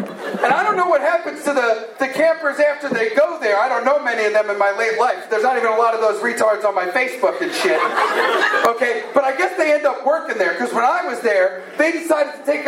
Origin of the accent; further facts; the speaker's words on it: Pennsylvania, United States; I grew up outside of Philadelphia. My parents are originally from Bronx and Yonkers, okay?